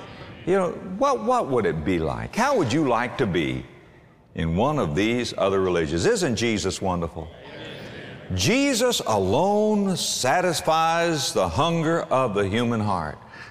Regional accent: Florida, United States; I'm from Florida.

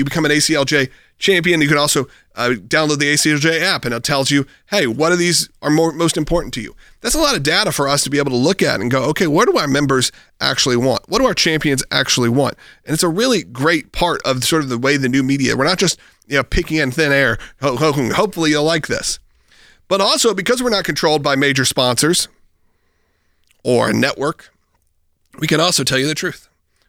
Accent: Georgia, United States; My home state of Georgia.

